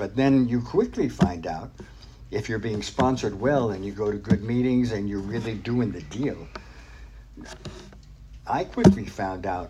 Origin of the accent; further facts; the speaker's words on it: New York, United States; You know, I'm a New Yorker. I like profanity.